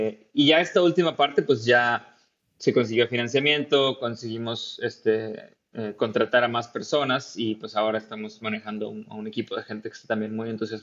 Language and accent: Spanish; Tampico, Tamaulipas, Mexico; moved away as an adult; Sí, pues yo soy de Tampico y estuve ahí pues casi todo mi tiempo de estudiante.